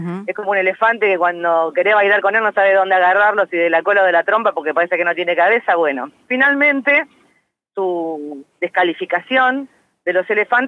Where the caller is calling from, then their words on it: Neuquén, Argentina; Sí, sí. En Neuquén